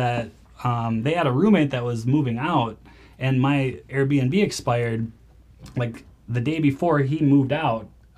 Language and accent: English; Wisconsin, United States; also born or lived in Chicago, United States; I'm from Wisconsin originally. I lived in Chicago and worked there